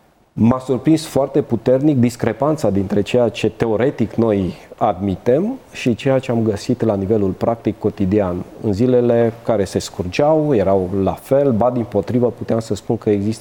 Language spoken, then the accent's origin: Romanian; Sighetu Marmației, Maramureș County, Romania; also born or lived in Reșița; Așa m-am trezit din nou în Maramureș, dar nu acasă la Remeți, de unde sunt părinții mei. Și s-au mutat la Fietul Marmației, un orășel, unde am și studiat până la liceu